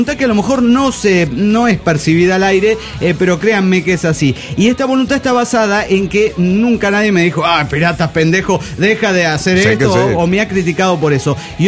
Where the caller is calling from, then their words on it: Tijuana, Baja California, Mexico; Hola, ¿cómo están, amigos? Soy … de Tijuana.